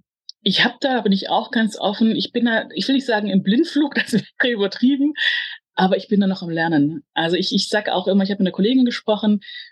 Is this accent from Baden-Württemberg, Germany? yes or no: yes; Stuttgart, Baden-Württemberg, Germany; Also ich komme aus Stuttgart.